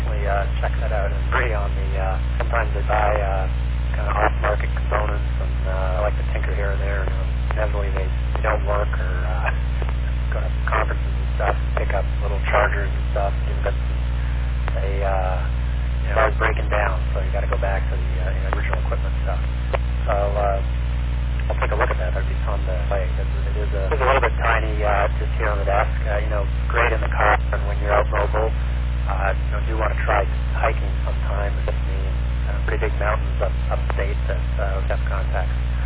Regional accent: Canada; I'm from Canada

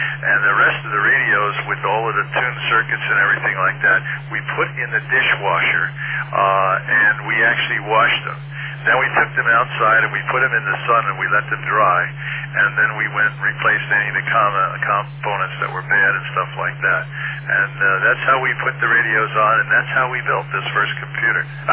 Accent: Port Washington, New York, United States; also born or lived in Roslyn; I grew up in Port Washington, also lived in Roslyn.

